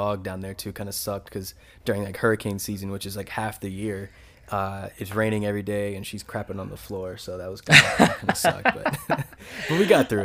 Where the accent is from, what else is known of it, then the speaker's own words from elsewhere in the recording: North Carolina, United States; It's so different than like growing up in North Carolina.